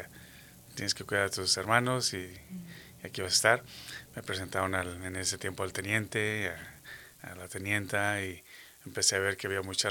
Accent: Matamoros, Tamaulipas, Mexico; moved away; Bueno, pues yo soy de Matamoros, Tamaulipas. Parte de mi historia es varias áreas, ¿verdad? Pero nosotros llegamos aquí en el 84.

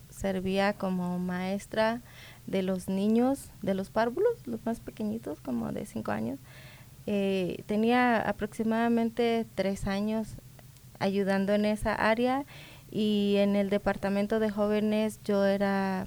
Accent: Nuevo León, Coahuila, Mexico; born there; Sí, es un rancho. Un rancho pequeñito, que ni siquiera sé si alcanza a salir en el mapa. Es del estado de Coahuila.

